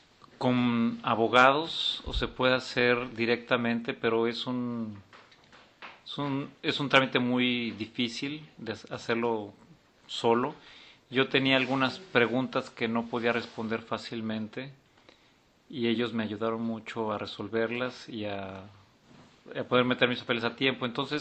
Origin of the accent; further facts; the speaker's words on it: Mexico; En las cosas que me protege la ley, soy mexicano, pero en las cosas que me obliga la ley, también debo ser mexicano.